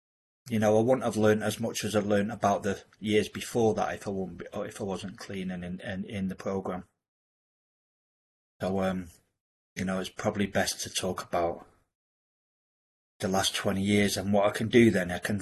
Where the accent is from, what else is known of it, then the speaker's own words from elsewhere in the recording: Manchester, North West England, United Kingdom; So I'd move away. I moved down south. I'm from Manchester. And I moved down south